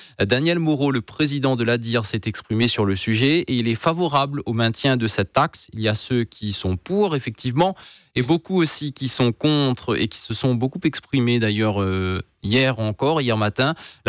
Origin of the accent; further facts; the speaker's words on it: Réunion, France; Quand nous sommes réunionnais, nous sommes aussi français.